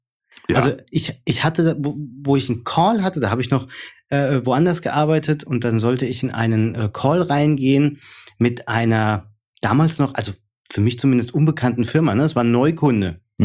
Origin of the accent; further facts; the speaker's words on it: Hesse, Germany; bin halt aus Hessen